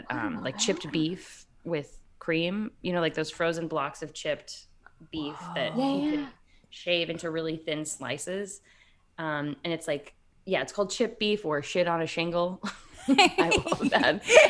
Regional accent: West Virginia, United States; I'm from West Virginia. So I'm from some, I say with love, trashy food capital. I love the trash food there.

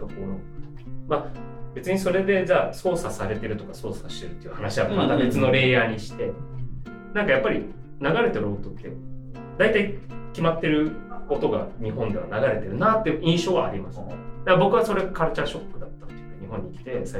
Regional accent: Italy; 僕はイタリアで育ったんですけど、イタリアって無音だなって思います。

